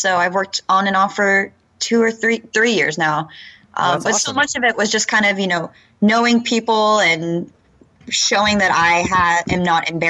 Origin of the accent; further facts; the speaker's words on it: Texas, United States; I grew up in Texas, so the chains that I'm familiar with are very different than the chains other people on the team are familiar